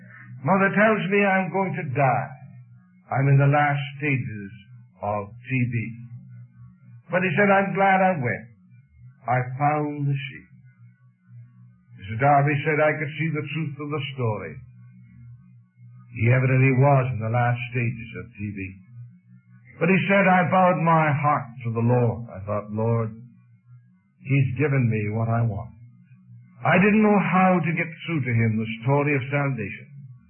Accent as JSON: {"language": "English", "country": "Canada", "tie": "born or raised there", "said": "a little town near my hometown in Canada."}